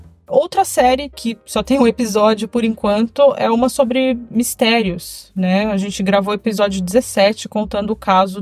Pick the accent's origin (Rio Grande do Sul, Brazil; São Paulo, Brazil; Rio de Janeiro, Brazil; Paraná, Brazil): São Paulo, Brazil; até porque nós somos paulistas, né?